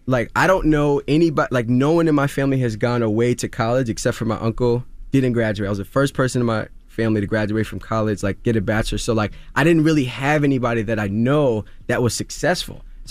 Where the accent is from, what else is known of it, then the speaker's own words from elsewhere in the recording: Queens, New York, United States; Growing up in Queens, like a lot of people thought I was going to be this next big basketball star.